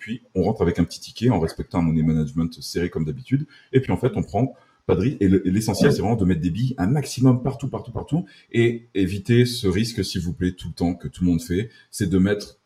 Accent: Occitanie, France; je suis français, je suis né en France, j'adore la France, je viens du sud-ouest à côté de Toulouse.

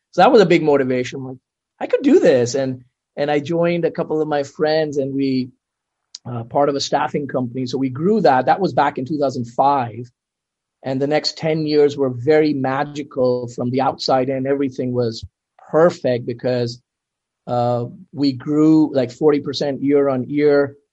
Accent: India; now in United States; So I'm an Indian, as you can see.

